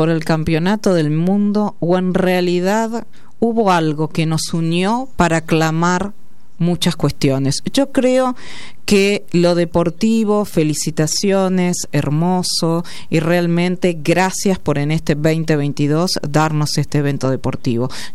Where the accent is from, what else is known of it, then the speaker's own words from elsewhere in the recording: Carlos Casares, Buenos Aires Province, Argentina; born there; Si yo nací en Carlos Casares, provincia de Buenos Aires